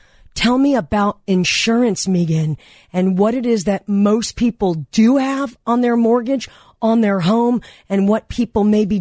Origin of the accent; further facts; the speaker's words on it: Granada Hills, California, United States; I was born and raised in Granada Hills, California on Goya Street.